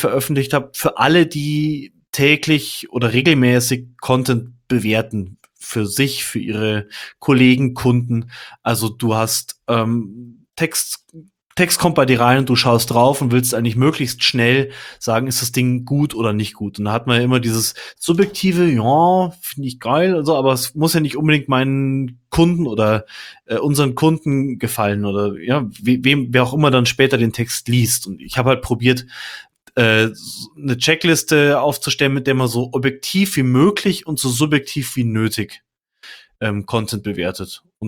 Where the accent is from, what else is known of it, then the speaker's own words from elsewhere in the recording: Germany; ich bin Deutscher, und Deutschland steht für die und die Werte und das empfinde ich als meine persönliche Heimat.